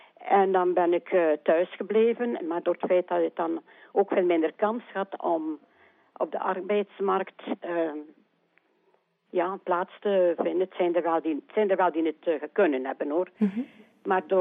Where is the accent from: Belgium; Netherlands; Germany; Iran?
Belgium; Knesselare, East Flanders; born there; Ik ben eigenlijk geboren te Knesselaren. Dus tegen de kant een Alter. Mee naar Brugse op, naar West-Vlaanderen op.